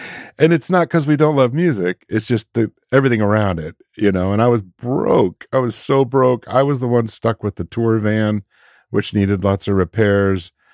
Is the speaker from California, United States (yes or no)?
yes; Oakland, California, United States; also born or lived in Berkeley / Nevada City / Chico; So I was born in Berkeley and raised in Oakland as a little kid. And then we lived out near this place called Nevada City in California